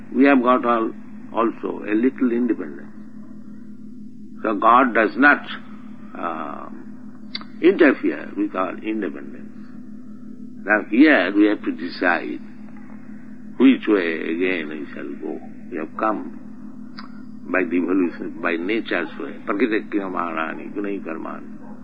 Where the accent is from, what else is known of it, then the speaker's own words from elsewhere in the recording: India; Therefore, I am an Indian, poor Indian.